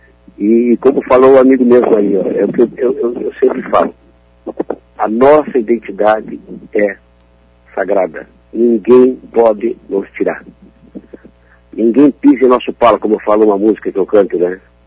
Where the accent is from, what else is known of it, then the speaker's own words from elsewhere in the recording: Rio Grande do Sul, Brazil; Nós somos gaúchos e temos identidade.